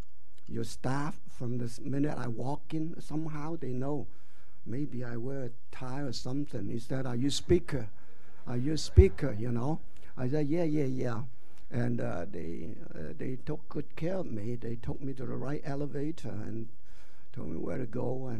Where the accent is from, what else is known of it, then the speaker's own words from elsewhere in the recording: Yuen Long, New Territories, Hong Kong; now in Orange County, United States; that's my hometown, Yuen Long. I grew up in Yuen Long, but I've been away from Hong Kong for over 40 years, and now I live in Orange County in California. I'm retired